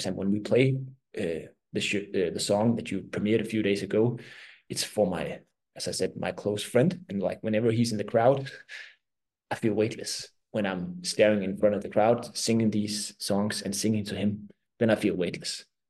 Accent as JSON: {"language": "English", "country": "Denmark", "first_language": "Danish", "second_language": "English", "said": "Obviously, Danish is my mother tongue. But just now trying to translate it to English, I'm stumbling upon the words"}